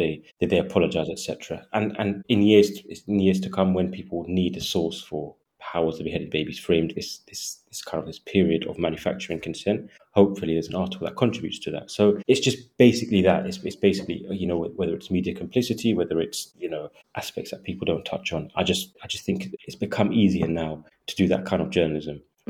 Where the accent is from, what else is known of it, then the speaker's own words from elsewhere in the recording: United Kingdom; from a personal point of view, in terms of being a British Palestinian, there wasn't much coverage on Palestine just in general